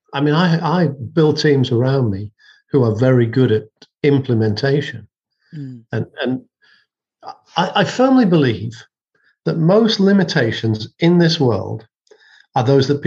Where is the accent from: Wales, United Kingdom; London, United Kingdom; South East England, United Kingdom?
Wales, United Kingdom; I grew up in North Wales and I was climbing mountains from the age of 12, probably.